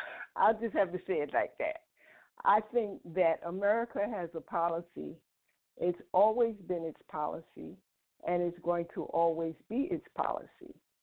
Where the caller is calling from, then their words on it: Florida, United States; I'm calling from Florida.